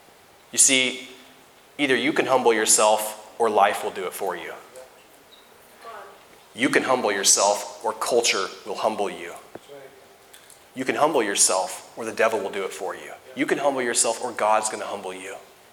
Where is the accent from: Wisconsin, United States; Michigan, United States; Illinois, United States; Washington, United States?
Washington, United States; Naselle; I'm a nobody from Nassau, Washington, who's educated at Clatsop Community College.